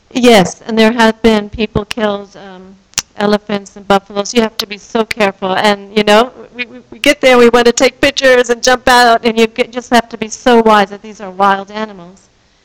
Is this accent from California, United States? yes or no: no; Long Island, New York, United States; I grew up in Long Island, New York, and my siblings still kind of look at me sideways that I can go out in the rural area